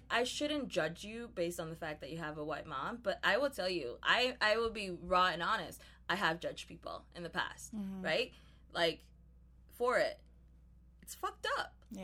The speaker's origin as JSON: {"language": "English", "country": "Mexico", "said": "I'm Mexican. I come from Mexico. Like, that's it."}